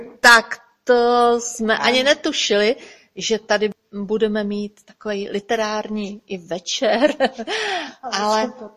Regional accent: Moravian-Silesian Region, Czechia; já jsem ze Slezska

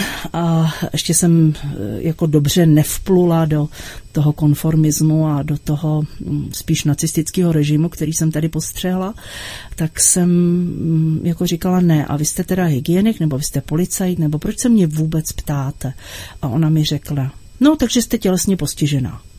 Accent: Plzeň, Plzeň Region, Czechia; moved away as an adult; co jsem se vzdálila z Plzně

